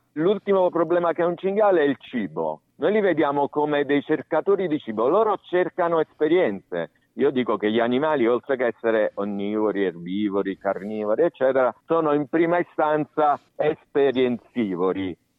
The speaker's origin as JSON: {"language": "Italian", "town": "Salerno", "region": "Campania", "country": "Italy", "tie": "born or raised there", "said": "Io ho vissuto in periferia da ragazzo, perché sono cresciuto in periferia a Salerno, il quartiere dove vivevo si chiamava Q2, e già ti dà un'idea di che tipo di quartiere poteva essere. Negli anni 70 era una fila di cemento, ma in mezzo agli agrumeti"}